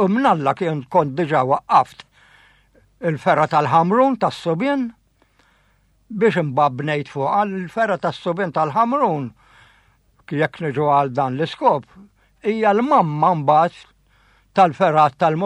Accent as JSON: {"language": "Maltese", "town": "Nadur", "region": "Gozo", "country": "Malta", "tie": "born or raised there", "said": "U jiena ġietni għajra kbira għad-dan in-Nadur fejn trabbejt jien ta' fit-tfolija tiegħi isu ħaġa mejta."}